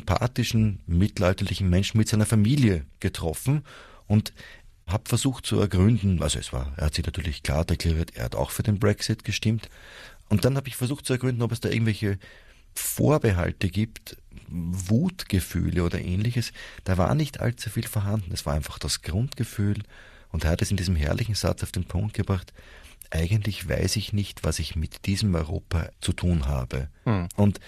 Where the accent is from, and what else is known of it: Vienna, Austria